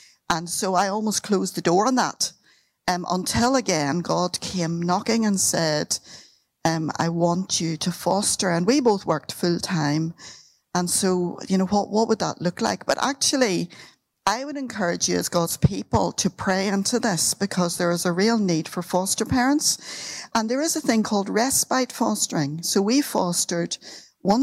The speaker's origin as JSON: {"language": "English", "region": "Northern Ireland", "country": "United Kingdom", "lives_now": "Bishop's Froom, United Kingdom", "said": "You've probably already recognized the accent. I come from Northern Ireland."}